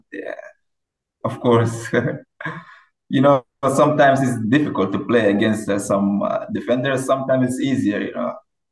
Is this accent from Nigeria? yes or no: yes; Nigeria; I was in Nigeria back in the days playing for academy